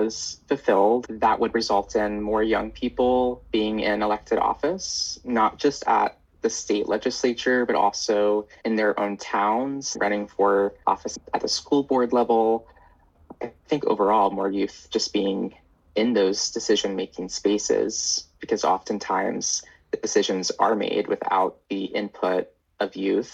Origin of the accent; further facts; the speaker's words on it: Camden, Maine, United States; now in Portland, United States; Growing up in Camden, I saw the impacts of climate change